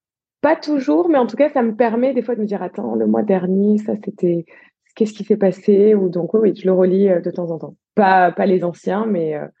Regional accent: Allauch, Provence-Alpes-Côte d'Azur, France; j'ai grandi à Marseille, enfin pas tout à fait Marseille, à Allo, une petite commune limitrophe qui s'écrit Alloche, mais qui prononce bien Allo, avec mon papa, ma maman, dans une petite maison de lotissement.

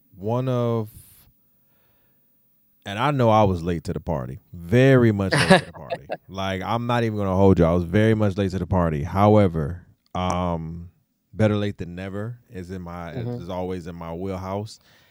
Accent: Detroit, Michigan, United States; also born or lived in Florida; I'm from Detroit. I was born in Florida.

